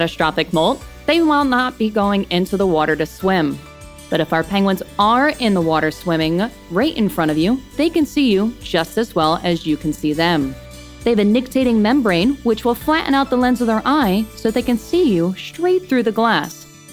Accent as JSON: {"language": "English", "region": "New Jersey", "country": "United States", "tie": "born or raised there", "said": "It's a temperate zone very similar to what I grew up in New Jersey."}